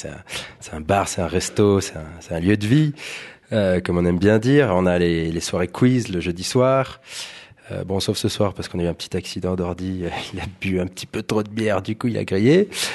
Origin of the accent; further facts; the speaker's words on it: Nouvelle-Aquitaine, France; now in Argentière, France; moi qui suis savoyard pure souche, non pas du tout, je suis bordelais